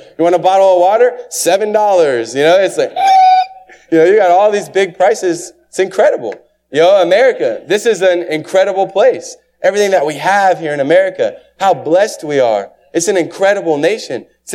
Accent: Jefferson City, Missouri, United States; But where I grew up in Jefferson City in the country, you look up into the stars at night.

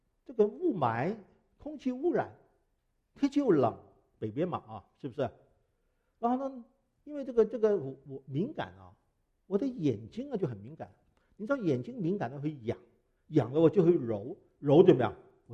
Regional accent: Hong Kong; 那大家都知道我是香港来的，是南方人

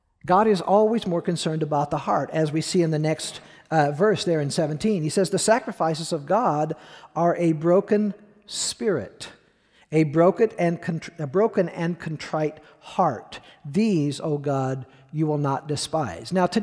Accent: United States; being an American is wonderful. I wouldn't want to be anything else. I wouldn't want to live anywhere else in the world.

